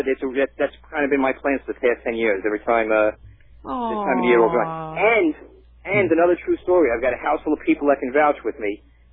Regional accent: Deer Park, New York, United States; also born or lived in Freeport; I was born in Freeport, and I was raised in Deer Park.

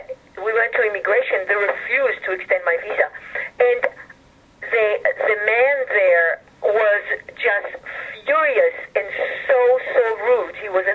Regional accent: Israel; also born or lived in South Africa; growing up in Israel, you really, you know, with all the different, with Jews from different parts of the world, you really grow up with a sense of equality, you know, as a Sabra.

